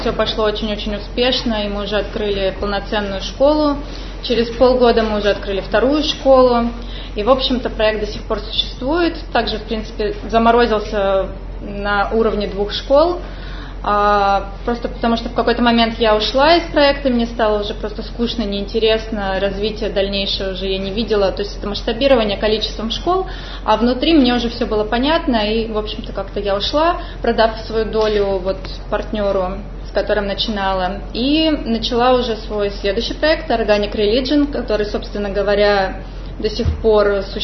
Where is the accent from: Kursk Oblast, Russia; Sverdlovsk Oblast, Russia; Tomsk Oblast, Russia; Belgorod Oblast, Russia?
Tomsk Oblast, Russia; Tomsk; moved away as an adult; also born or lived in Moscow / New York; я родом из Сибири, родилась в Томске, выросла в Томске, закончила школу. И в 18 лет уехала в Москву